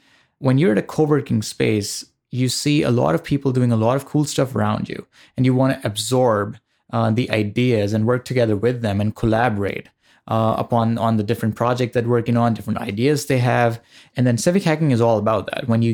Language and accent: English; Pakistan; now in United States; I came from Pakistan here, America, in 2011, December 2011. So I started school in 2012 at University of North Dakota.